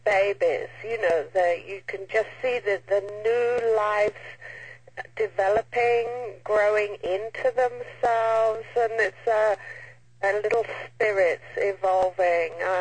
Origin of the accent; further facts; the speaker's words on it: United Kingdom; I'm a British homeopath